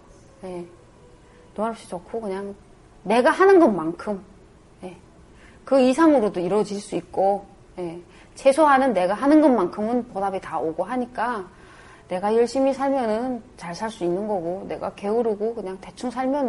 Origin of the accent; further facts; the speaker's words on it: North Hamgyong, North Korea; now in South Korea; 저는 함경북도 원성군 원성읍에서 온 북한 이탈주민